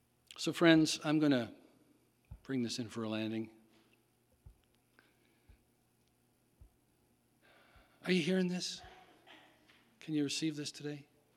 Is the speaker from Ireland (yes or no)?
yes; Ireland; you know, I'm Irish, and in Ireland, we always say, God bless.